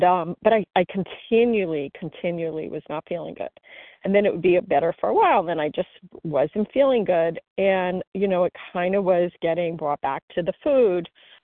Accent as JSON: {"language": "English", "region": "New York", "country": "United States", "said": "I'm from New York."}